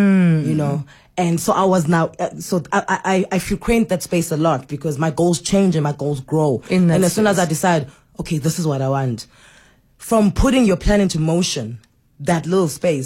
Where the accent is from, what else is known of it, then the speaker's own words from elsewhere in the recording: South Africa; So Grant and I were like, we are the South African Ant and Dick.